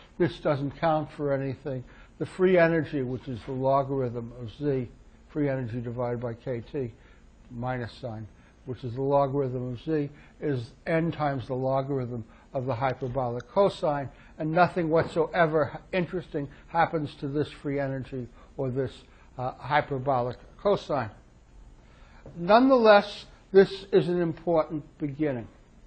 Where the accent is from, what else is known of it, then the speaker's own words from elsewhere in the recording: Illinois, United States; Mr. Ising moved from Germany to my home state of Illinois